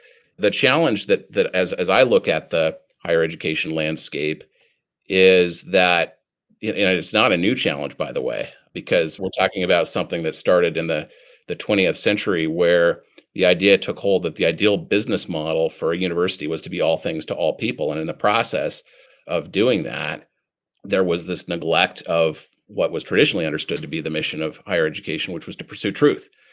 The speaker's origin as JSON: {"language": "English", "region": "Washington", "country": "United States", "said": "in my home state of Washington, for example"}